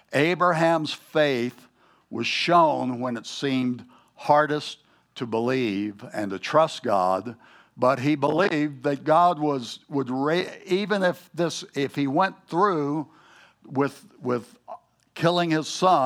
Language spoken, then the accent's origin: English; the South, United States; moved away as an adult; also born or lived in Southwest; When I was a boy growing up in the South, I was taught manners. Then I moved out when I was 18 to go to college in Flagstaff, and have lived out a lot of my adult life in the Southwest